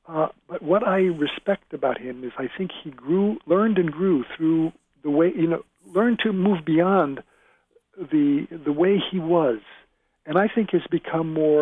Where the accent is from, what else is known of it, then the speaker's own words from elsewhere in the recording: Manville, New Jersey, United States; My hometown was located about 16 miles from Princeton, and Princeton and my hometown were such different worlds. My hometown is Manville, New Jersey, otherwise known as the Asbestos City.